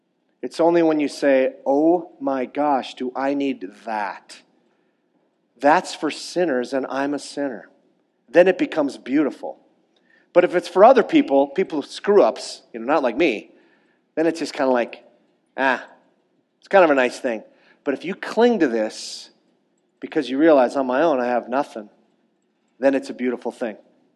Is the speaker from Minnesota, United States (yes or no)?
yes; Minnesota, United States; That is what we'd call, where I'm from the Iron Range, we call that a heck of a deal.